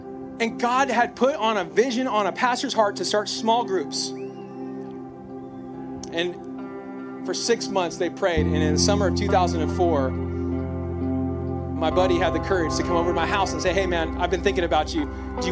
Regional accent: Bakersfield, California, United States; I'm from Bakersfield, California. Any Bakersfield people? Love you, Mom.

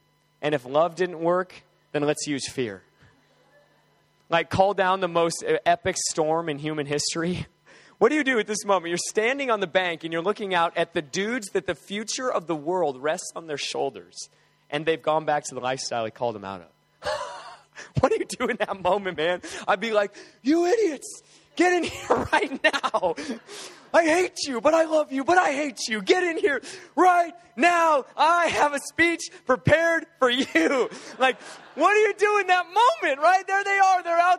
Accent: Alaska, United States; I worked on commercial fishing boats growing up. I'm from Alaska originally.

